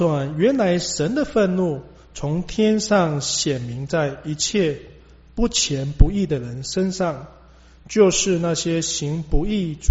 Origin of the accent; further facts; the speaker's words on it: China; 我们中国人说三字经是人之初性本善哦。